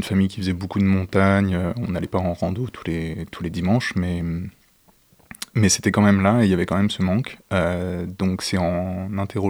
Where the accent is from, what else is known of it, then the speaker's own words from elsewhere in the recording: Annecy, Auvergne-Rhône-Alpes, France; moved away as an adult; now in Paris, France; moi, j'ai grandi à Annecy, j'ai passé beaucoup de temps chez mes grands-parents dans les Bauges. Et en partant en 2017 pour Paris